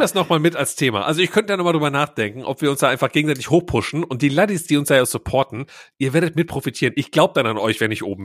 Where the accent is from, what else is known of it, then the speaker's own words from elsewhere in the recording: Schiefbahn, North Rhine-Westphalia, Germany; born there; Schiefbahn ist ja mein Geburtsort